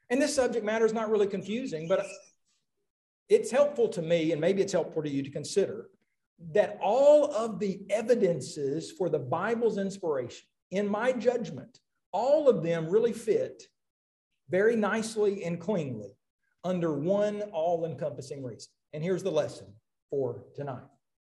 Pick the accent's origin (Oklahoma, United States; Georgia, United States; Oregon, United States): Oklahoma, United States; Muskogee; Because where I grew up in Muskogee, Oklahoma